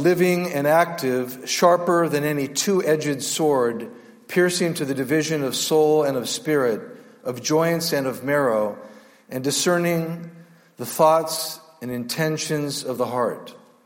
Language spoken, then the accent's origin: English; California, United States; I was raised in Northern California in a Roman Catholic home